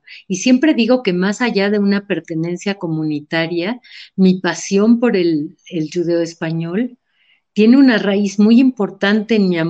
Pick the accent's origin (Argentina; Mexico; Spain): Mexico; first language Spanish; Yo, aunque no fui arrullada, digamos, de una forma natural en castellano, soy mexicana.